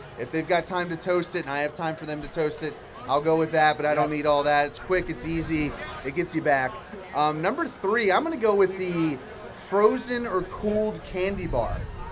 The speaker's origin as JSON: {"language": "English", "region": "Virginia", "country": "United States", "said": "I'm a southern guy. I'm from Virginia. Play a lot of golf in North Carolina."}